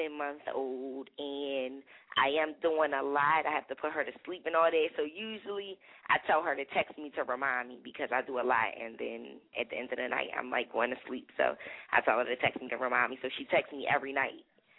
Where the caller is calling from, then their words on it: Philadelphia, Pennsylvania, United States; I'm calling from West Philly.